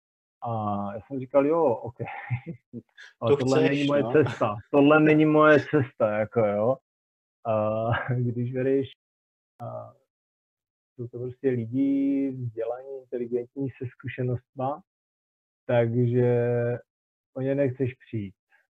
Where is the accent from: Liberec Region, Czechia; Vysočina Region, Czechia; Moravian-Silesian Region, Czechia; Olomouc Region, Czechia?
Moravian-Silesian Region, Czechia; Třinec; tak já jsem ze Severní Moravy, z Třince, asi to určitě je poznat i na nářečí.